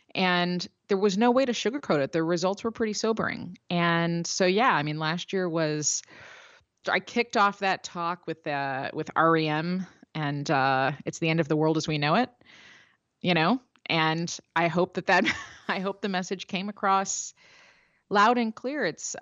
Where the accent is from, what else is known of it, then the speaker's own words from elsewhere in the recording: Chicago, Illinois, United States; like I'm from Chicago. So the Chicago Tribune, you know, and the, what used to be called the Hammond Times had all of these sort of smaller micro editions that would go out to different local communities.